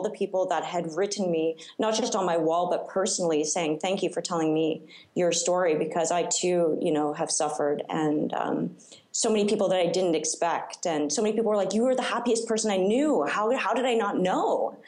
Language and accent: English; Canada; I'm Canadian, but I live in Sweden part-time.